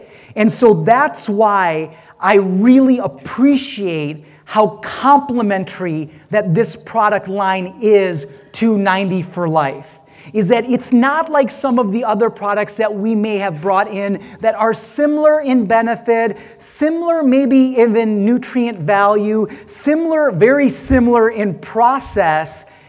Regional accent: India; And see, so I'm Indian, as you can figure, okay, right?

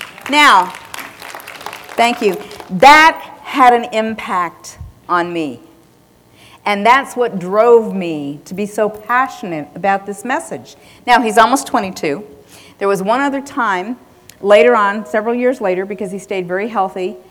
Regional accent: Key West, Florida, United States; born there; I was born in Key West, and I have this thing about Key West.

